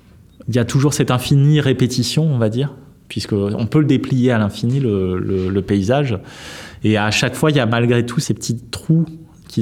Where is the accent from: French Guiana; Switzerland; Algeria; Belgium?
French Guiana; moi, je viens de Guyane et que ces paysages, c'est des paysages qui sont des paysages d'enfance.